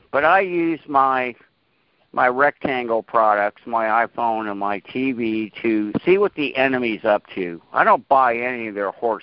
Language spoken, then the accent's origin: English; Scotland, United Kingdom; because I'm Scottish